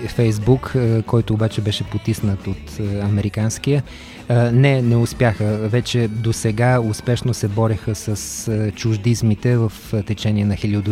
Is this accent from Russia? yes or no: yes; Moscow, Russia; Ние си говорим по-руски, защото той е от Москва и аз съм от Москва отчасти.